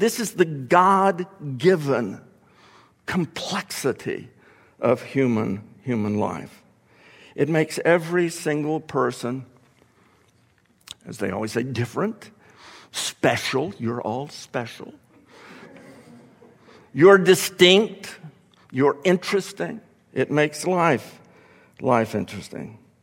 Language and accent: English; Texas, United States; I was born in East Texas. I grew up in these little towns in East Texas. They have influenced me.